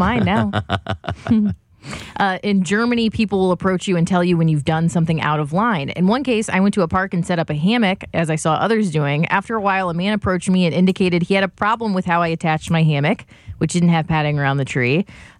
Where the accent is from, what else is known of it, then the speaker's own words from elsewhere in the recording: London, United Kingdom; As a Londoner, I was taken aback and I couldn't help but watch his belongings for him while he was gone.